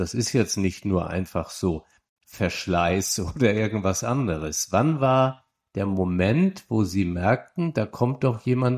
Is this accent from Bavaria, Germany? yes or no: no; Flensburg, Schleswig-Holstein, Germany; Mein Vater war Hamburger. Da haben wir jetzt schon mal eine direkte Verbindung. Ich komme aus Flensburg, das noch weiter nördlich.